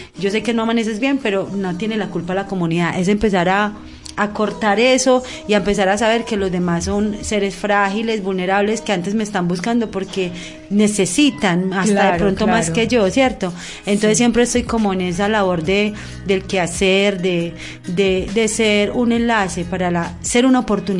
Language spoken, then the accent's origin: Spanish; Cereté, Córdoba, Colombia; born there; Nací en Cerete y fui criada acá, por eso no tengo acento costeño, mija.